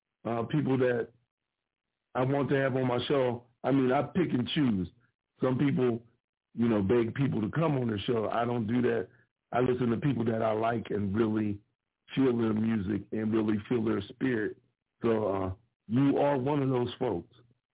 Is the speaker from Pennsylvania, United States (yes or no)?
no; Ohio, United States; I'm from the same spot and area where Kareem is from. Not Steubenville per se. Wintersville is right next door.